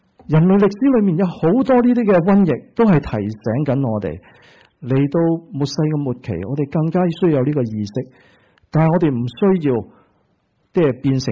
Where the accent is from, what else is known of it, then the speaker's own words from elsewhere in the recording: China; 不过我们中国人就真的背脊向天四脚爬爬那些就什么都吃的包括老鼠。